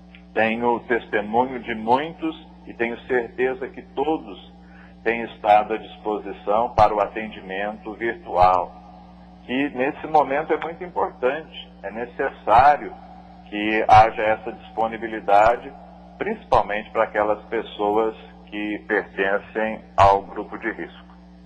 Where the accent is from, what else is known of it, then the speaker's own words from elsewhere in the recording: Ouro Fino, Minas Gerais, Brazil; Eu sou mineiro, mas de outras minas. Sou lá do sul de Minas, Ouro Fino.